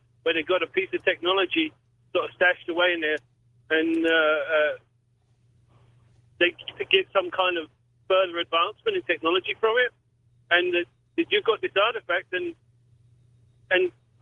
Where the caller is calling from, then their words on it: Saskatchewan, Canada; I'm calling from Saskatchewan, Canada.